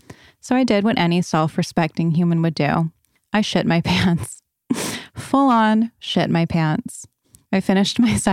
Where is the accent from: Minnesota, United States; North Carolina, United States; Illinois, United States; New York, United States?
North Carolina, United States; Raleigh; now in San Francisco, United States; We live in San Francisco, but I'm from Raleigh, North Carolina, so the wedding was going to be in North Carolina.